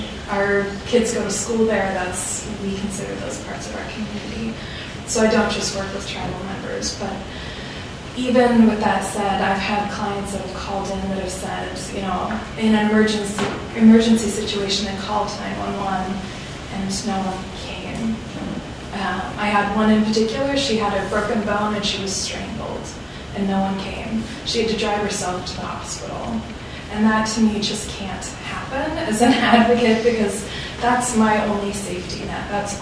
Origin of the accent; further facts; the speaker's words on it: Newberg, Oregon, United States; And I'm from Newburgh, Oregon, but I'm actually a staff member here in Newburgh.